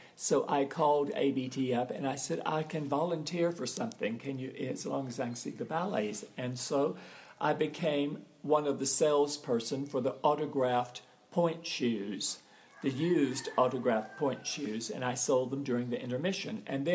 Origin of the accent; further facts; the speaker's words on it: Texas, United States; born there; now in New York, United States; I was born in Texas, but I am not a Texan. I'm a New Yorker